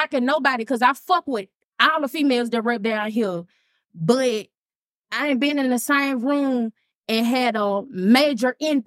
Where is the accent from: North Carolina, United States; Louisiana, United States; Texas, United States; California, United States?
Louisiana, United States; Shreveport; Then I'm from Shreveport.